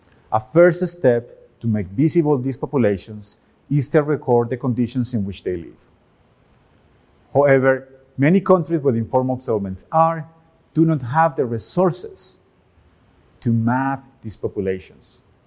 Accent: Medellin, Antioquia, Colombia; When I was 6 years old, growing up in Medellin, Colombia, I made one of the most impactful decisions of my life.

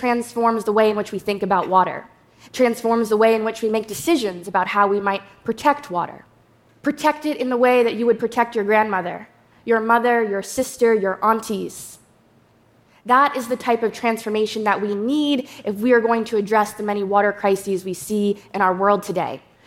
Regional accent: New York, United States

